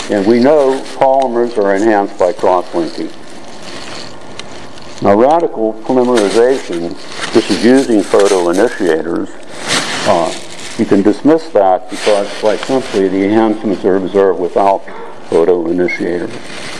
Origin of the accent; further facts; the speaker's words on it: United States; now in Hong Kong; I'm an American. Well, I show here Berlin, but I live in Hong Kong as well.